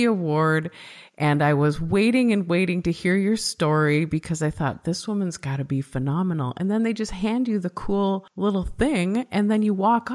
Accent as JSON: {"language": "English", "region": "Midwest", "country": "United States", "said": "And it turns out we're both from the Midwest, so we immediately bonded over our accents."}